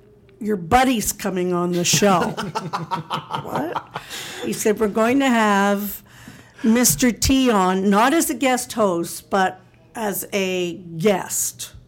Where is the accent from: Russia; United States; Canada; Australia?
Canada; Because I'm Canadian, I don't toot my own horn.